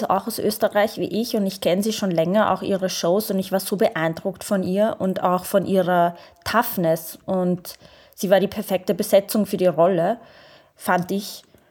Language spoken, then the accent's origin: German; Iraq; Auch zum Beispiel in Jordanien oder im Irak, wo ich herkomme